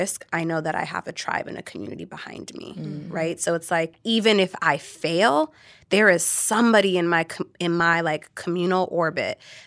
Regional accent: California, United States; high school, I grew up in Orange County.

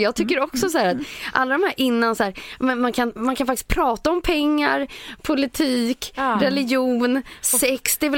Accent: Lidingö, Stockholm County, Sweden; Jo, alltså på Lidingö då, där jag kommer ifrån...

